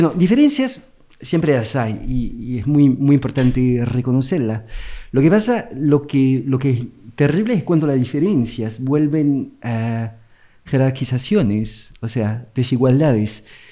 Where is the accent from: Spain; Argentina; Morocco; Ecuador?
Morocco; yo vengo de Marruecos, o sea, del sur global, de cierta forma